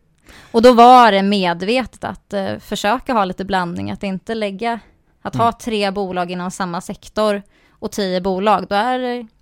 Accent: Saxhyttan, Dalarna County, Sweden; Och jag är ju från Saxhyttan, jag är ju skogstös. Uppvuxen i skogsbrukarfamilj.

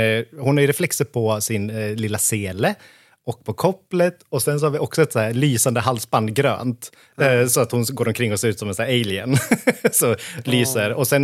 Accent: Hofors, Gävleborg County, Sweden; moved away as an adult; Ja, men jag är född och uppvuxen i Hofors. Jag bodde där tills jag var 19.

